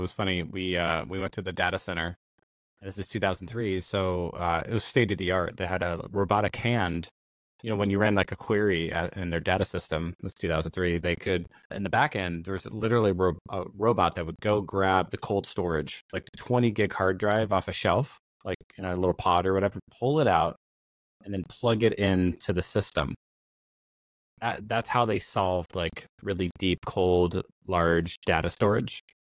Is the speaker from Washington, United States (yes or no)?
yes; Lynnwood, Washington, United States; I'm from Linwood, Mount Lake Terrace kind of area. So I went to Meadowdale High School in Linwood.